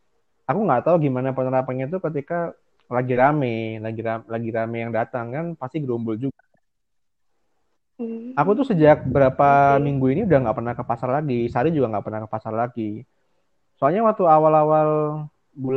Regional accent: Surabaya, East Java, Indonesia; mungkin kalau unek-unekku sebagai warga Surabaya itu mungkin di PSBB-nya sih

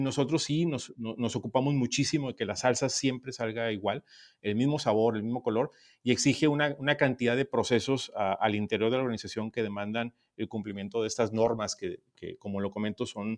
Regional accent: Mexico; es lo que quizás como mexicano nos distingue

